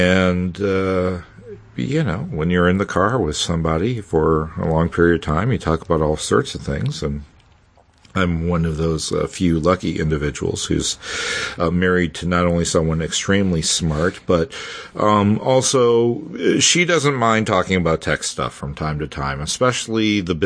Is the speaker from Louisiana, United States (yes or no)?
yes; New Orleans, Louisiana, United States; I was enjoying a vacation in my hometown of New Orleans, visiting family